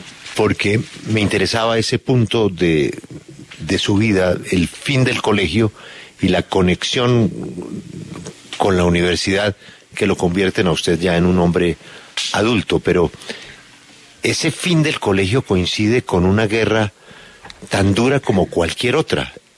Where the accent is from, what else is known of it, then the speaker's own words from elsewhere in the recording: Colombia; como muchos colombianos más en esa época que rechazábamos